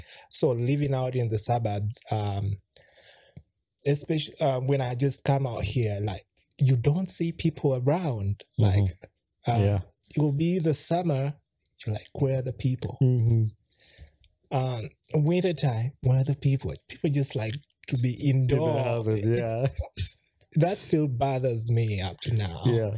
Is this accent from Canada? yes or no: no; Uganda; Because she grew up here, I grew up back in Uganda, and just, like, trying to build a life together.